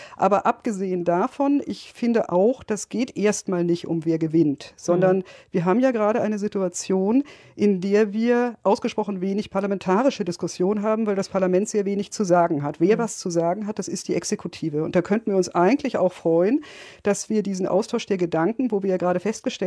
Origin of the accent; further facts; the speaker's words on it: Bavaria, Germany; Ich komme aus Bayern, also bin in Bayern aufgewachsen und da in die Schule gegangen.